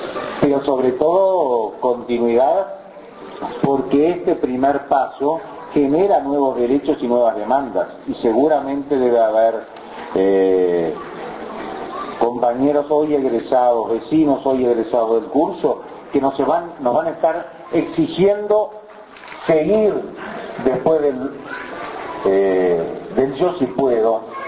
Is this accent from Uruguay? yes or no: yes; Uruguay; como uruguayos